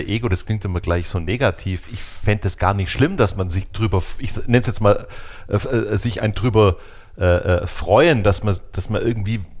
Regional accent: Southern Germany, Germany; Ich komme ja aus Süddeutschland, das heißt, ich bin aufgewachsen mit dem Schweizer Fernsehen tatsächlich.

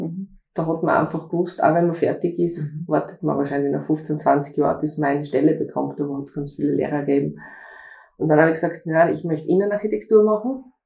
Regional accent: Fürstenfeld, Styria, Austria; now in St. Veit an der Glan, Austria; Ich bin eine echte Fürstenfelderin. Durfte noch in Fürstenfeld im Krankenhaus geboren werden.

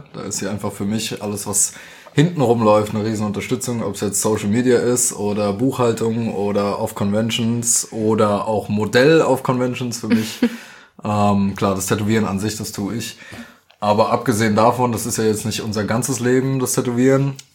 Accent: Dieburg, Hesse, Germany; born there; Das ist auch ein Dorf, Stadt, wie auch immer, in der Nähe von Darmstadt. Da bin ich geboren, habe aber die ersten Jahre in kleinen Zimmern gelebt, neben Großzimmern.

